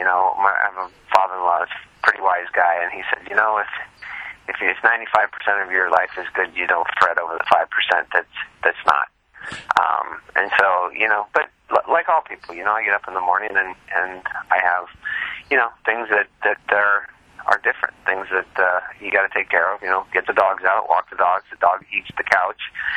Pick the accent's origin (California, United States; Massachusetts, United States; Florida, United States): California, United States; he's a Cavs fan, and I'm a Warriors fan because I'm from the Bay Area